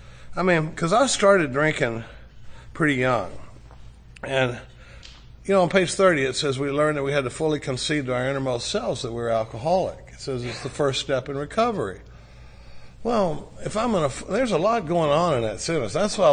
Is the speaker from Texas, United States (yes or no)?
yes; Dallas, Texas, United States; I grew up in Dallas, Texas. I grew up in a pretty normal family, if there is such a thing, you know.